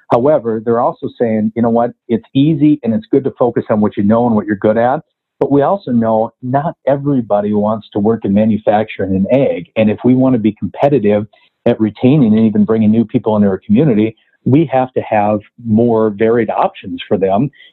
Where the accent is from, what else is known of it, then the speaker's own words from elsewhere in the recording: Albert Lea, Minnesota, United States; now in Minneapolis, United States; do I have to live in Albert Lea? I like my hometown. I've still got friends that live there. I don't want to live there again. My life and lifestyle is built around the Minneapolis area.